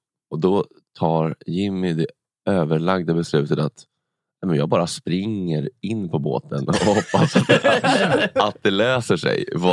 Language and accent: Swedish; Sweden; Jag som svensk, och vi har också köat mycket